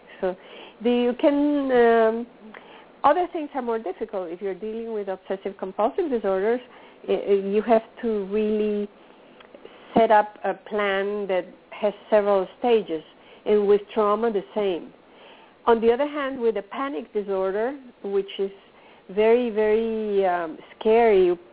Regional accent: Venezuela; since I am from Venezuela, I have a Venezuelan license.

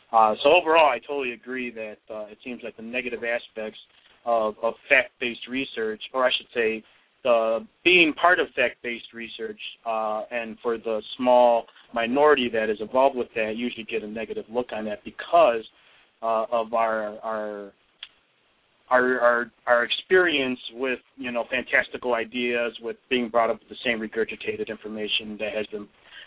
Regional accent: Chicago, Illinois, United States; born there; and I was born in Chicago, and that story was well prevalent there. I was actually born in a predominantly Hispanic neighborhood.

